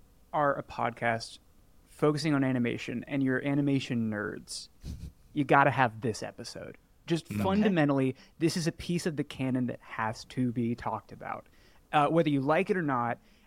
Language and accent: English; Midwest, United States; throughout my life growing up in the Midwest, movies were the thing.